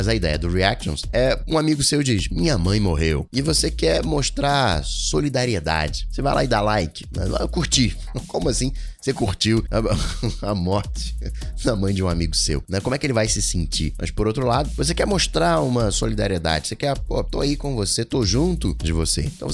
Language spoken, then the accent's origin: Portuguese; Brazil; born there; Porque, ok, eu nasci aqui no Brasil